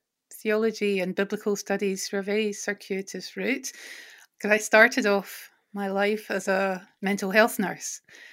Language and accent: English; Edinburgh, Scotland, United Kingdom; moved away as an adult; now in Auckland, New Zealand; I am originally from Scotland, Edinburgh in Scotland, and I moved over to Aotearoa, New Zealand in 2011